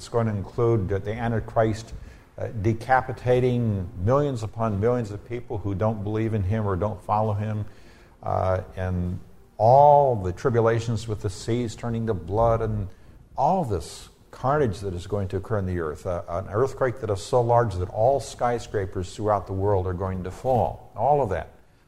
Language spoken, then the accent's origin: English; Dallas, Texas, United States; So, yes, I'm from Dallas, and this represents the theology of Dallas Seminary